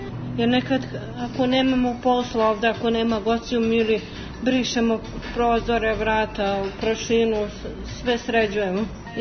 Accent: Belgrade, Serbia; Ja sam iz Beograda sa Dorćala.

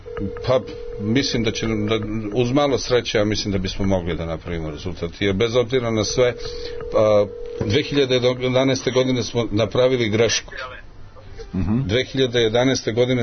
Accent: Pristina, Kosovo; now in Belgrade, Serbia; kad sam došao iz Prištine, ja sam naučio da hodam ponovo

